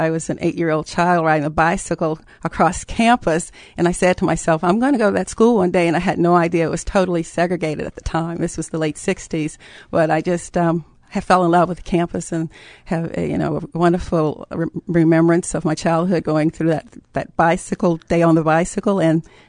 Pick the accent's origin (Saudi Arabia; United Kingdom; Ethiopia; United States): United States; Charlottesville, Virginia; All right. I am from Charlottesville, Virginia. I was raised here, and I went to all of the Charlottesville public schools.